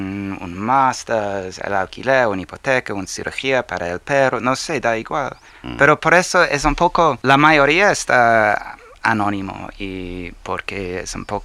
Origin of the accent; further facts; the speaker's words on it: Spain; Soy español, tío.